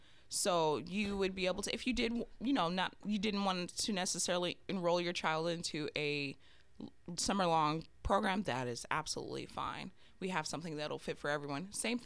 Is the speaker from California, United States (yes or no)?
yes; California, United States; I went to school in New York. I'm from California